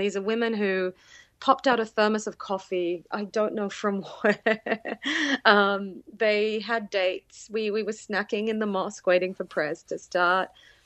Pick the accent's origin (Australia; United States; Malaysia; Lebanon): Australia; I'm Australian, so we work in Celsius